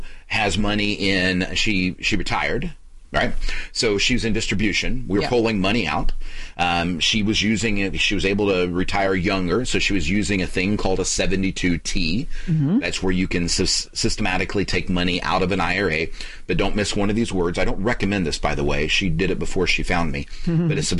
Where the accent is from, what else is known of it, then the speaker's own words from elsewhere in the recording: Anderson, Indiana, United States; my hometown of Anderson, Indiana